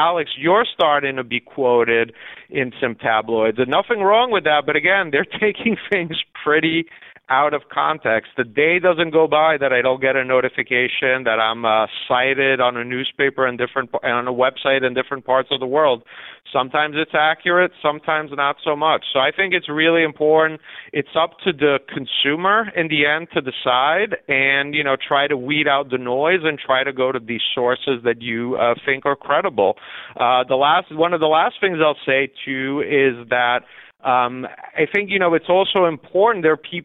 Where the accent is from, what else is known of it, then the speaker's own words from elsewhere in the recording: Italy; I grew up in Italy